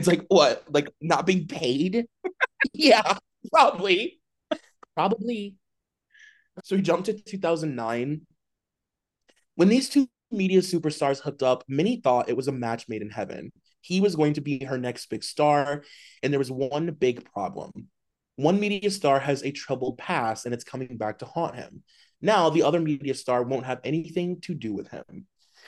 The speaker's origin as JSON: {"language": "English", "town": "Akron", "region": "Ohio", "country": "United States", "tie": "born or raised there", "said": "that is either Jimmy Fallon or Steve in my literal neighborhood, my hometown of Akron, Ohio."}